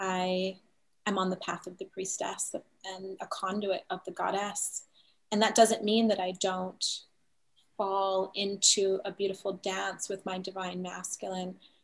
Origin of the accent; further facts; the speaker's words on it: St. Thomas, U.S. Virgin Islands; I'm from the Virgin Islands, from the Caribbean, the Virgin Islands on the island of St. Thomas. And this is where my family goes back 6 generations here.